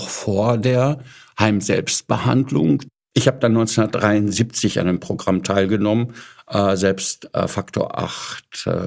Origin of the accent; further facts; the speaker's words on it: Paderborn, North Rhine-Westphalia, Germany; Also ich bin in Paderborn aufgewachsen.